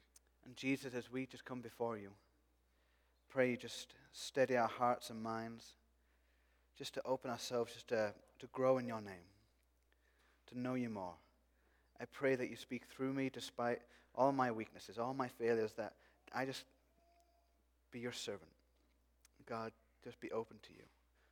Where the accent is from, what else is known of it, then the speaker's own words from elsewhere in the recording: United Kingdom; I'm British, I'm allowed.